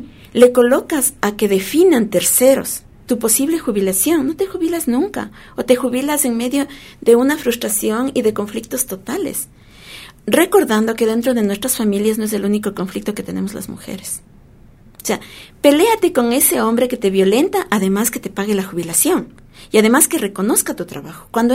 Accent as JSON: {"language": "Spanish", "country": "Ecuador", "said": "tal como somos las familias ecuatorianas"}